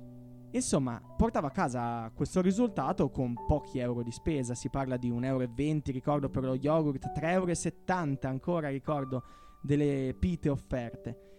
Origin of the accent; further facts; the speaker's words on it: Bologna, Emilia-Romagna, Italy; conosco bene Bologna in quanto bolognese, almeno così millanto